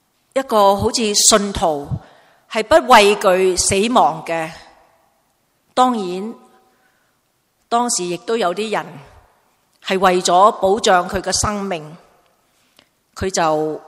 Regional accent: Hong Kong; 知道我在香港来，他很开心。

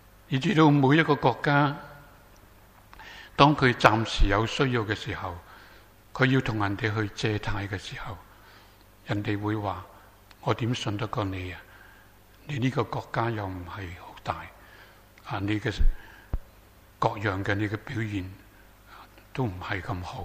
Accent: Hong Kong; 我哋年長一啲嘅，我哋喺香港長大嘅，啊，中國人

